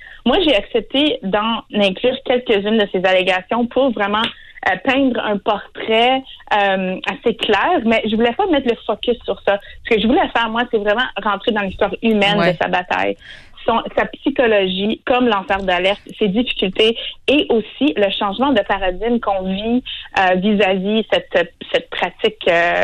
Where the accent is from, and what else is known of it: Welland, Ontario, Canada; born or raised there